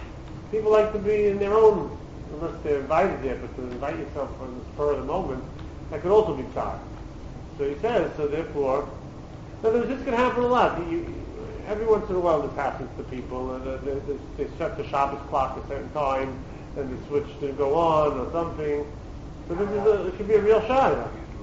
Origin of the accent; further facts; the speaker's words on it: Brooklyn, New York, United States; I grew up in Brooklyn, so everyone has a private sukkah.